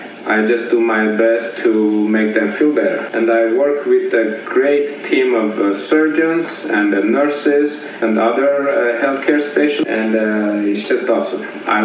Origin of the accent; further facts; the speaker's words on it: Yerevan, Armenia; moved away as an adult; now in United States; Well, I was born and raised in Armenia, in Yerevan, which is the capital of Armenia. And I was 19 when we moved to the United States.